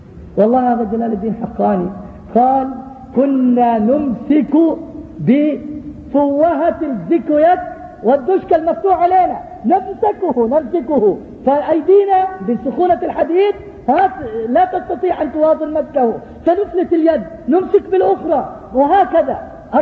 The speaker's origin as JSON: {"language": "Arabic", "country": "Palestine", "said": "أنا من فلسطين لكن أنا شعبي هو شعب المسلم"}